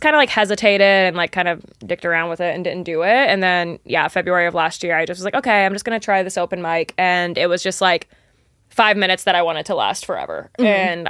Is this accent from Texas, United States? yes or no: yes; Austin, Texas, United States; And everywhere that I went, people kept asking me, like, when I said I was from Austin, like, oh, are you here with Christina?